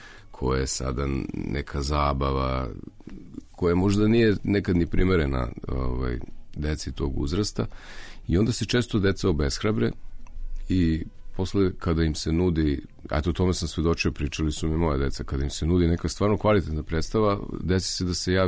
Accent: Zrenjanin, Vojvodina, Serbia; ja sam iz Renjanina

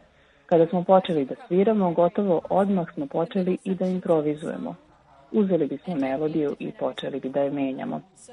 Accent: California, United States; verovatno su deo mog stila jer sam odrasla u Kaliforniji

